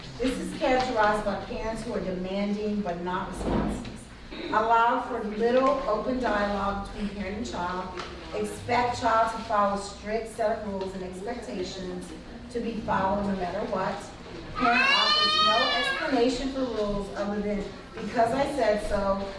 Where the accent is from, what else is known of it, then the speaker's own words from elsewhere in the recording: Louisiana, United States; I say make groceries. I'm from Louisiana. Make groceries.